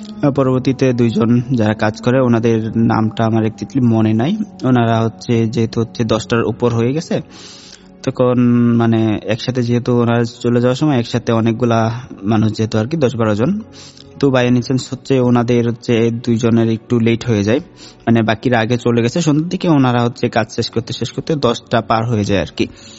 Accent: Mymensingh, Mymensingh Division, Bangladesh; now in Dhaka, Bangladesh; ঢাকার বাইরে থেকে না, ঢাকা থেকে আসছি ভাইয়া, আমি ঢাকাতেই থাকি, যদিও আমার গ্রামের বাড়ি ময়মনসিং।

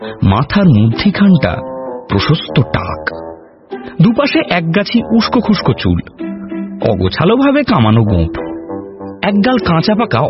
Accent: Haral, West Bengal, India; আমার বাড়ি গ্রামে, ঠাকুরতলা, গ্রামের নাম হরাল। হাওড়া বর্ধমান মেন লাইনের বঞ্চি স্টেশন থেকে বাসে কিংবা অটোয় ওই মিনিট বিশেক।

